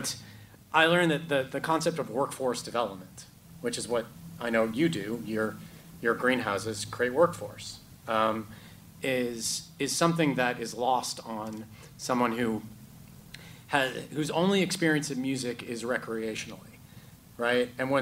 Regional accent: Canada; now in United Kingdom; I'm not American. I'm Canadian, and I live in the UK.

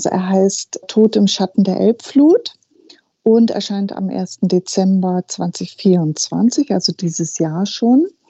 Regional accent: Hamburg, Germany; Ich hätte ja jetzt als Hamburgerin gesagt

